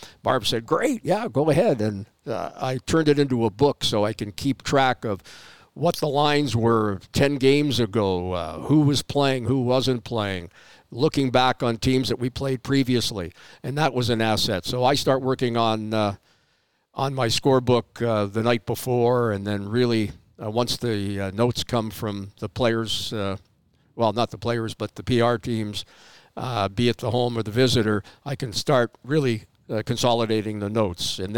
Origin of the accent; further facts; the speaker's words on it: Toronto, Ontario, Canada; also born or lived in Calgary; I started high school in Calgary, but I was born in Toronto, and my father passed away, and my mom remarried, and we moved to Calgary